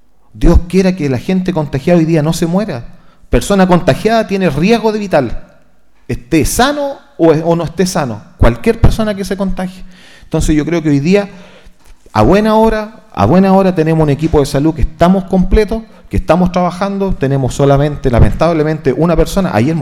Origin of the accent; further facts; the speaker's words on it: Chile; Está bien, somos chilenos.